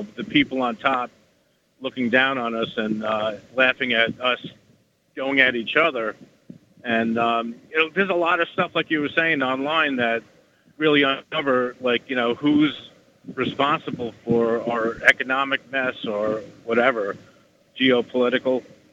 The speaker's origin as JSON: {"language": "English", "town": "Long Island", "region": "New York", "country": "United States", "said": "I'm from Long Island."}